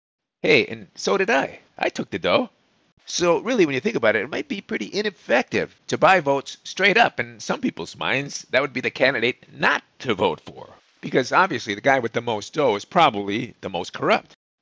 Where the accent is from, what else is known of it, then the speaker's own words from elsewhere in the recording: Chicago, Illinois, United States; I said, "Well, I'm used to that. I'm from Chicago."